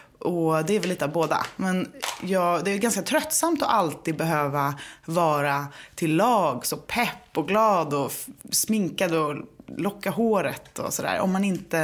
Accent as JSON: {"language": "Swedish", "town": "Gothenburg", "region": "Västra Götaland County", "country": "Sweden", "tie": "born or raised there", "lives_now": "Stockholm, Sweden", "said": "känslostyrd människa som bor med min man och mitt barn och vår katt på Södermalm i Stockholm. Och jag är uppvuxen i Göteborg med konstnärsföräldrar."}